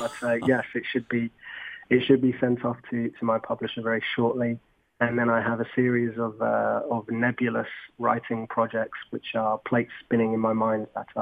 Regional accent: Madrid, Community of Madrid, Spain; And so as a child, growing up in Madrid, there was this TV show

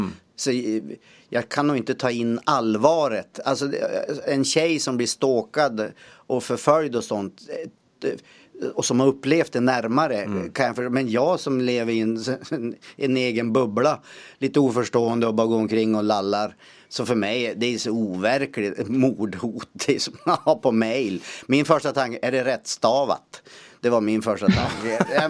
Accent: Skellefteå, Västerbotten County, Sweden; moved away as an adult; now in Stockholm, Sweden; Jag kommer från Skellefteå, men jag bott här i 4 år nu.

